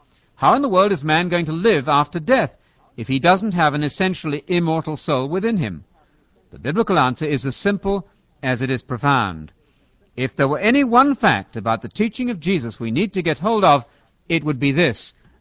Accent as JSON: {"language": "English", "region": "England", "country": "United Kingdom", "said": "If I, as an Englishman, say, I'm mad about my flat, my American friends will understand something quite different from an English audience."}